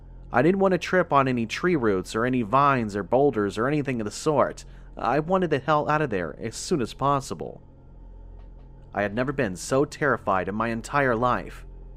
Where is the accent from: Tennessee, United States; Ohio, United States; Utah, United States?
Tennessee, United States; Clarksville; I'm originally from Clarksville, which is just east of the LBL. My family would often take camping trips and boating trips out that direction.